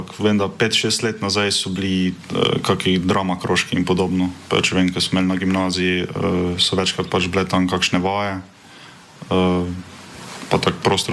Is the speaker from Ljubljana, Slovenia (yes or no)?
no; Mura, Slovenia; Jaz sem iz Pomurja, iz ene manjše vasi.